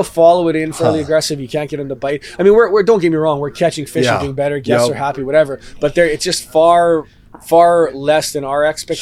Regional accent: Winnipeg, Manitoba, Canada; I am Winnipeg, born and raised.

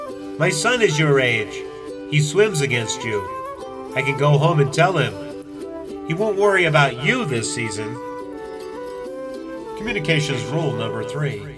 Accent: Long Island, New York, United States; My life was like many other children growing up in Long Island, New York.

